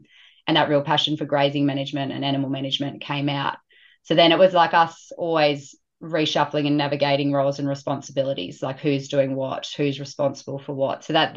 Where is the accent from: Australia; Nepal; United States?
Australia; Molong, New South Wales; No, I grew up in Molong, like central west New South Wales, so down in some coal country, went to school in Orange.